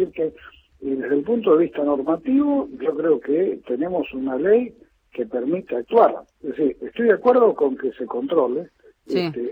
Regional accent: Argentina; nosotros como argentinos

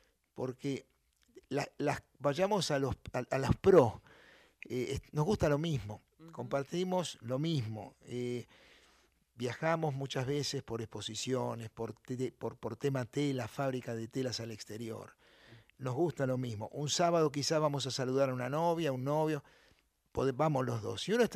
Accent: Buenos Aires, Argentina; Yo nací en el Bajo Flores, en Flores Sud.

